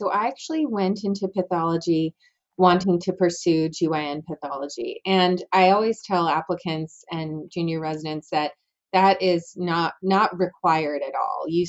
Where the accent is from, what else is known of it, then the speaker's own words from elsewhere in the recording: Charlottesville, Virginia, United States; So I am from Charlottesville, Virginia. So I was actually born at the health system where I now work. So I'm a UVA baby.